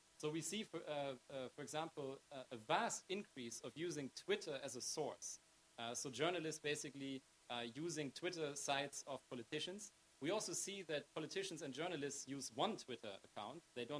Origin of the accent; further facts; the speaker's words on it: Germany; In Germany, and since that is my home country